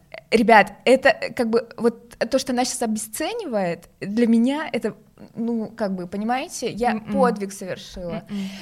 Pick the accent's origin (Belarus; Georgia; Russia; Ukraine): Georgia; я, как гордая грузинка, всегда была против всех этих приложений